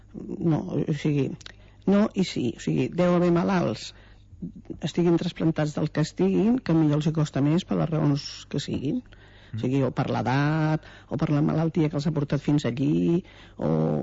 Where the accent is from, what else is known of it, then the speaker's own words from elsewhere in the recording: Tarragona, Catalonia, Spain; jo visco a Tarragona i soc de Tarragona